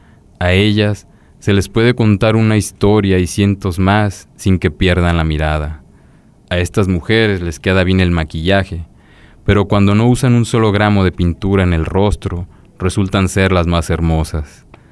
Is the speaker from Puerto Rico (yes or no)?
no; Colima, Mexico; born there; Entonces, no, soy nacido aquí en Colima.